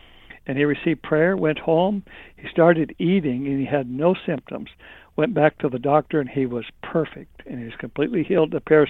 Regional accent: Redding, California, United States; My wife and I grew up in Redding, California, and we were going to Bethel Church

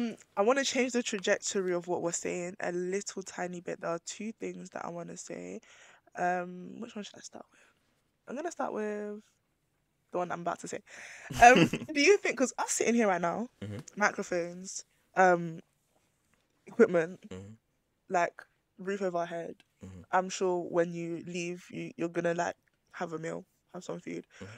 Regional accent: Nigeria; I'm Nigerian

